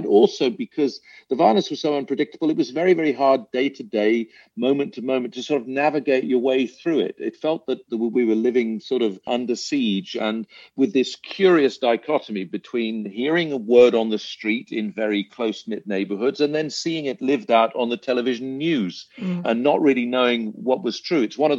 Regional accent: Belfast, Northern Ireland, United Kingdom; my early years growing up in Belfast.

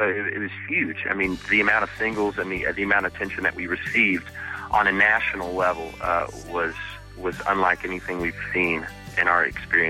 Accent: Texas, United States; yeah, we do wear boots, and we're from Texas, and we grew up on I grew up singing … songs mm-hmm. and Opry's in Texas.

